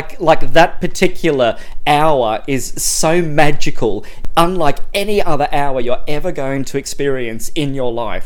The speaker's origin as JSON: {"language": "English", "town": "Melbourne", "region": "Victoria", "country": "Australia", "said": "Bilingual disruptor, yes. Or I'm just from Melbourne, therefore very pretentious."}